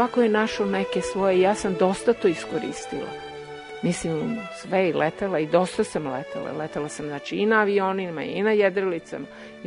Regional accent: Belgrade, Serbia; Ja sam rasla, rođena u Beogradu, rasla na Zvezdari.

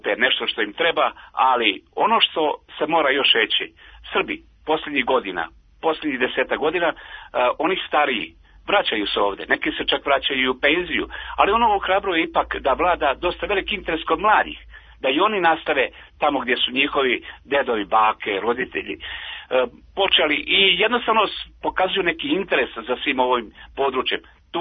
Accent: Knin, Šibenik-Knin County, Croatia; moved away; zajedno u koloni sa gotovo nekoliko stotina hiljada mojih sunarodnika napustio moj rodni grad Knin, napustio moj zavičaj selo, napustio jednostavno sve ono od, do tog momenta što sam živeo i proživeo.

